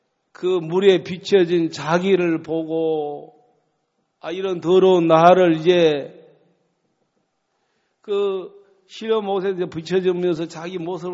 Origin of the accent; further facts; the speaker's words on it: Yeosu, South Jeolla, South Korea; 제가 이제 고향이 여수예요. 여수.